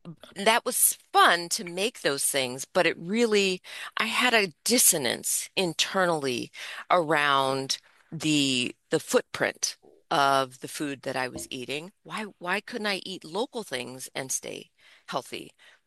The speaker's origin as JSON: {"language": "English", "region": "New York", "country": "United States", "tie": "born or raised there", "said": "I grew up in New York my whole life. I was like, I can always come back. Let me see what's going on in California."}